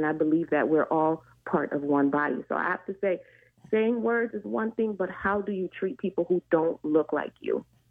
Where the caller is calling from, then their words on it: Orlando, Florida, United States; Hi, I'm calling from Orlando.